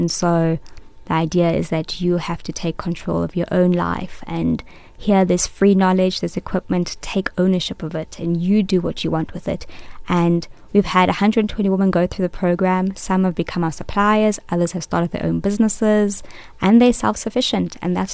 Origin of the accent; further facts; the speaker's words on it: Kenya; born there; So I was born in Kenya